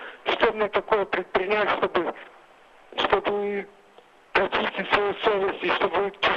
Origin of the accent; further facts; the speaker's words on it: Moldova; я из Молдовы.